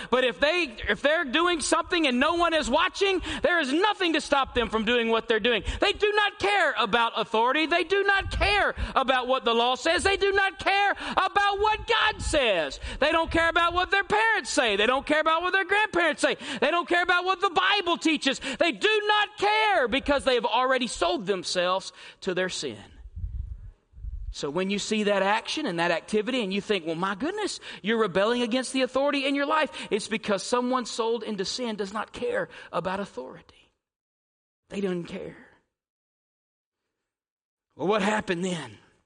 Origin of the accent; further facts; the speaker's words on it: United States; Listen, I'll tell you what, I'm American.